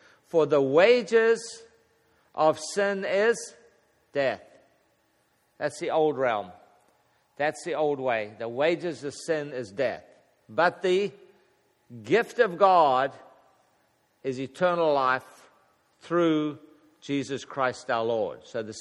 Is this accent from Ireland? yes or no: no; South Africa; now in United States; Well, you know, I grew up in South Africa where men didn't wear rings.